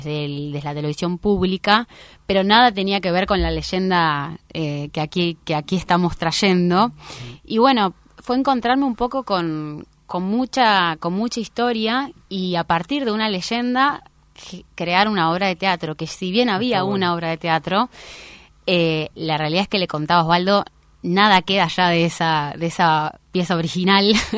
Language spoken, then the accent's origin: Spanish; Buenos Aires, Argentina; yo soy del barrio de Barracas.